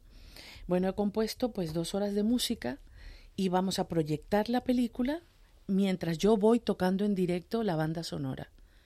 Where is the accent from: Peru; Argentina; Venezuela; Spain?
Venezuela; En eso soy muy venezolana, soy muy cariñosa, muy tocona, muy besucona.